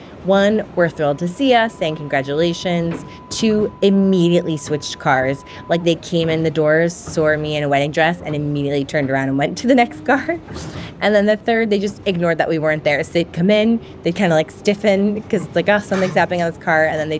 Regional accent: New York City, New York, United States; So as a New Yorker, I was like, oh, I can walk that.

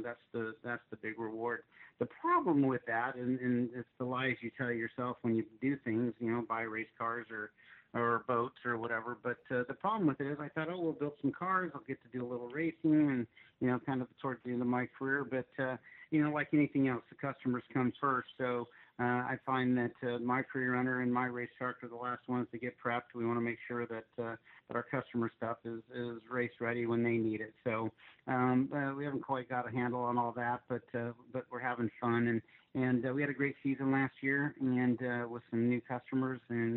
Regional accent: San Diego, California, United States; I grew up right here in San Diego, right in the Santee area.

